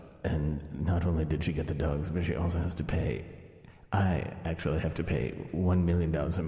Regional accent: Kentucky, United States; I said that quite a bit, too, when I was raised and reared in Kentucky. Oh, you little Dickens.

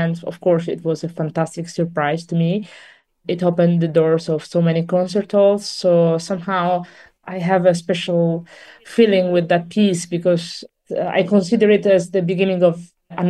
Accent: Italy; English is a second language; in Milan has been absolutely magical. I think it's a magic place, but especially for an Italian, this is something very meaningful.

